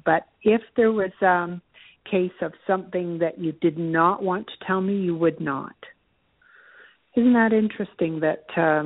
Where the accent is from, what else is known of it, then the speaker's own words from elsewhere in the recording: Canada; And the .ca is for Canada, because I'm from Canada.